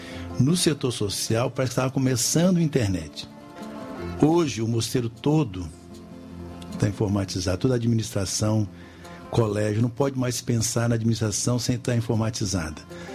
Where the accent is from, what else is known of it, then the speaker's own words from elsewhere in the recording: Rio de Janeiro, Brazil; also born or lived in Vassouras / São Lourenço; Olha, eu sou natural do Rio de Janeiro, do bairro de Santa Teresa. Mas já como criança morei muito no estado do Rio. Morei em Vassouras, morei 2 anos em Minas Gerais, em São Lourenço. Morei numa cidadezinha pequenininha chamada Engenheiro Paulo de Fronten.